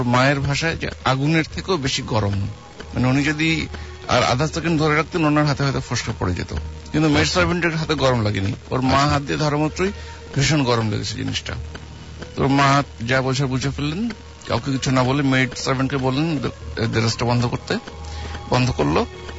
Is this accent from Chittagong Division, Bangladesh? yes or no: no; Uttara, Dhaka Division, Bangladesh; উত্তরা থেকে এসেছি।